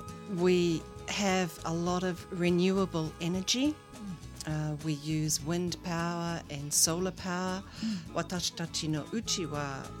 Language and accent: Japanese; New Zealand; Japanese is a second language; ニュージーランドから来ました。